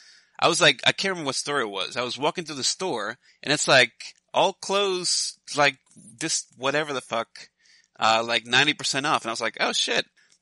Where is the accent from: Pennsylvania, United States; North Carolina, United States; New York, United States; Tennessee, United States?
New York, United States; I grew up in New York, so I'm used to the cold.